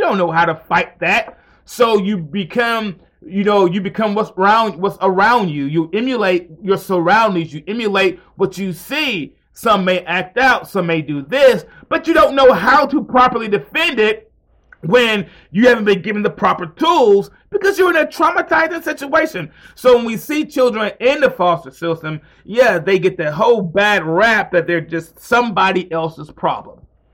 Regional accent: Mount Vernon, New York, United States; born there; When I was born in Mount Vernon, New York, I had no idea I was in New York.

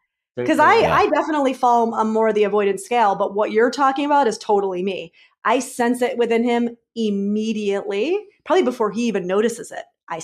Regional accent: New York, United States; Too, like, I'm a New Yorker, and so there's a little bit of that edge.

